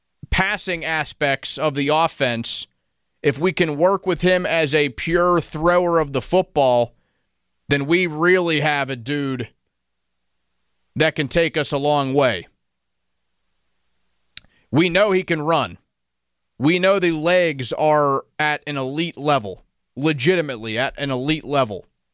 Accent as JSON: {"language": "English", "town": "Greensburg", "region": "Pennsylvania", "country": "United States", "tie": "born or raised there", "said": "Dave, I appreciate the call, especially anybody who calls in from Greensburg, my hometown."}